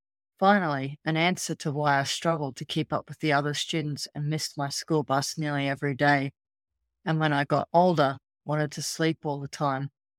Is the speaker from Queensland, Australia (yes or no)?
yes; Brisbane, Queensland, Australia; born there; I was born here in Brisbane